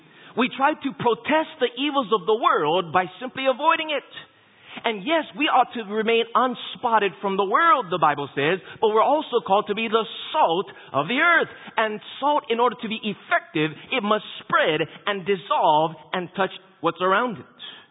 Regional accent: Hawaii, United States; I remember growing up in Hawaii, my greatest fear was sharks. I remember growing up on the beach and going surfing and whatnot

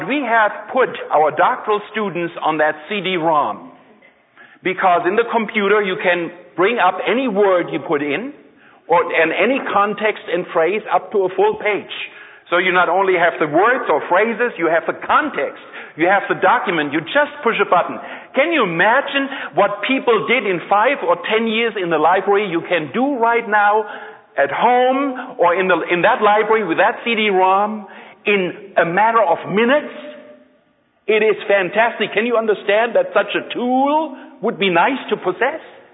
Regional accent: Germany; also born or lived in Austria; they knew that I was born in Austria, they knew that I'd grown up in Germany

